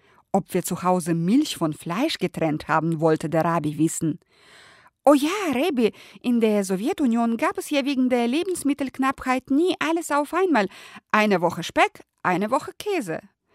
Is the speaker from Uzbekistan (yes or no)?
yes; Uzbekistan; first language Russian; German is a second language; now in Germany; Ukraine, Belarus, Moldau, Georgien und Usbekistan, wie ich. Russisch ist an uns nur unsere Muttersprache und die Mentalität.